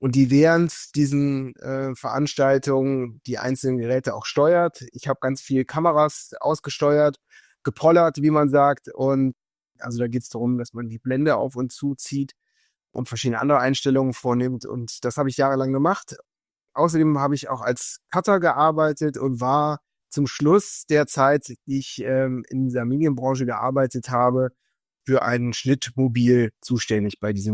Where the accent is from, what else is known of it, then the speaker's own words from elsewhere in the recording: Bornheim, North Rhine-Westphalia, Germany; Ich bin in Bornheim bei Bonn geboren und aufgewachsen. Das ist eine 50.000 Einwohnerstadt, die bekannt ist für Spargel und ihren Obstanbau.